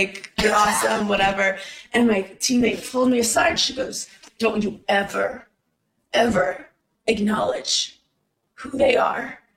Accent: Brooklyn, New York, United States; because I'm not familiar with hockey guys. I'm from Brooklyn, New York.

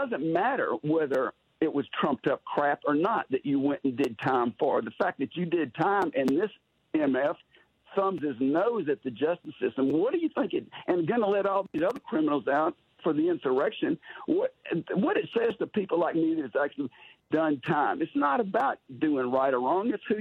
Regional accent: Conroe, Texas, United States; You know, being born and raised in Conroe in the 50s and 60s, that's my excuse.

